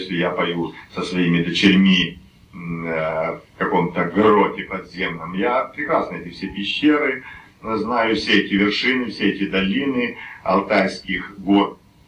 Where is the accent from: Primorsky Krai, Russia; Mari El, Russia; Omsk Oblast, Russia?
Omsk Oblast, Russia; Omsk; born there; also born or lived in Moscow / Novosibirsk; now in Altai, Russia; Я амич. Я родился в Омске, затем жил в низовьях Иртыша, на границе с Тюменской областью, потом 6 лет в Москве, и после Москвы служил в Новосибирске, и после Новосибирска в 67-го года я на Алтае.